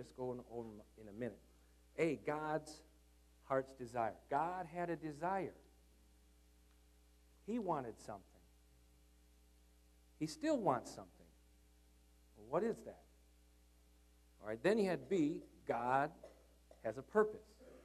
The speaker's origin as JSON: {"language": "English", "region": "Michigan", "country": "United States", "said": "I'm also from Michigan."}